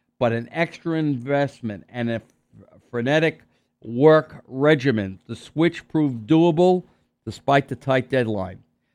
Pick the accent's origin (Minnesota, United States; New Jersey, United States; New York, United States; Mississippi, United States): New York, United States; And believe me, I'm a New Yorker and I can take it.